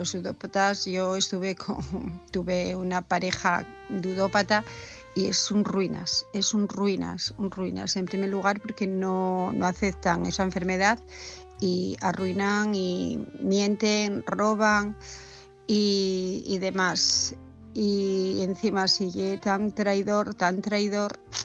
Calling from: Asturias, Spain; de Asturias

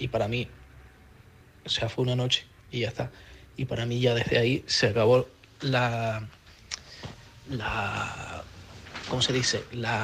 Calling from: Canary Islands, Spain; corresponsal de Lanzarote.

